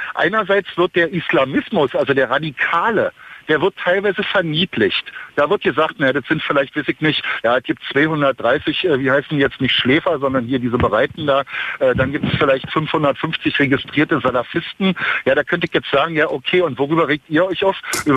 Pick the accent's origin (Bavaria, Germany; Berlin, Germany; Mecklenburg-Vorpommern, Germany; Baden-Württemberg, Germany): Berlin, Germany; So, jetzt könnte ich natürlich als Berliner sagen